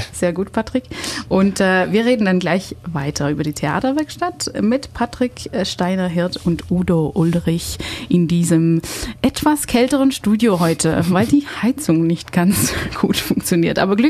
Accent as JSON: {"language": "German", "country": "Belgium", "lives_now": "Germany", "said": "ich komme aus Belgien"}